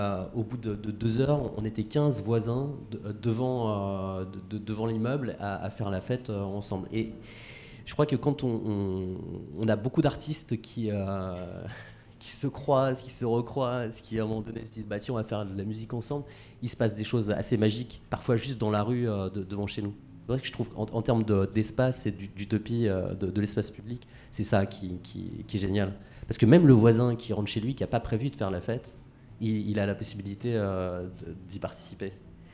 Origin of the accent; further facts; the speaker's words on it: Nanterre, Île-de-France, France; now in Montreuil, France; j'ai grandi à Nanterre, à Pablo Picasso, les Tourailleaux, je sais pas si ça vous dit quelque chose, bon, c'est là que j'ai grandi. Et je me suis installé à Montreuil il y a 16 ans.